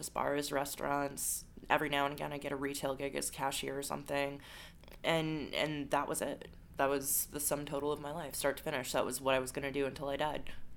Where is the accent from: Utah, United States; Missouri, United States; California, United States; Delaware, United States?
Utah, United States; I'm from Utah originally, so I'm a mountain girl. So I was a night cook in a tiny town in Utah